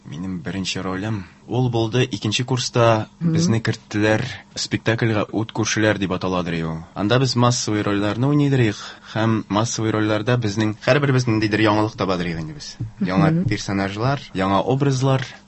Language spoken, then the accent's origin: Tatar; Bashkortostan, Russia; born there; now in Kazan, Russia; Ояз Гилязев исемендәге Татар дәүләт театрында яш актер. Башкортстанда тудым, кичкенә генә бер шәһәрдә 4 ел исемне, аннары Казанда менә мендә укыдым